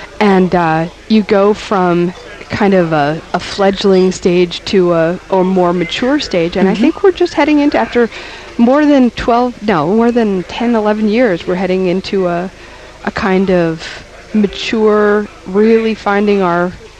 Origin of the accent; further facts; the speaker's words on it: United States; I still do, because as an American, I really internalize this, all men and women are created equal